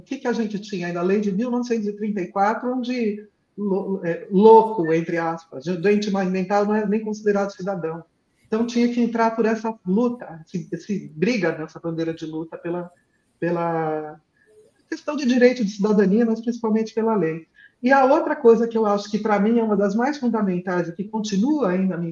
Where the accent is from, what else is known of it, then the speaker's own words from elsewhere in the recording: São Paulo, Brazil; born there; Eu escolhi exatamente o centro de saúde do bairro onde eu nasci.